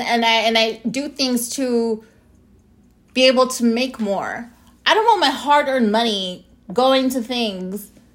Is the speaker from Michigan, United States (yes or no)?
no; Arizona, United States; You guys, I grew up in Arizona where you used to call, like, where people used to call ICE and report people and get $500.